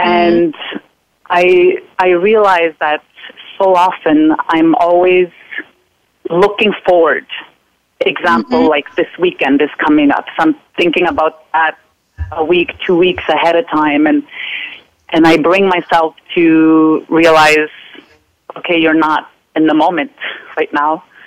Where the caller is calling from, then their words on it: Chambly, Quebec, Canada; I'm calling in from Chambly. It's a town just outside of Montreal, 20 minutes from downtown Montreal.